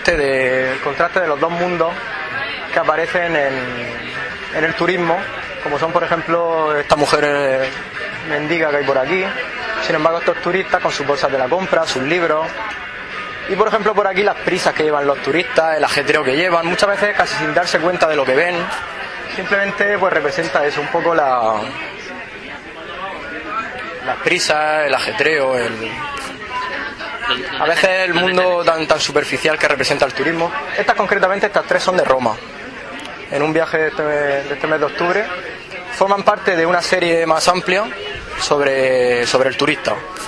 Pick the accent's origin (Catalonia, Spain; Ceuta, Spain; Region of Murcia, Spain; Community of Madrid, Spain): Region of Murcia, Spain; Totana; de aquí de Totana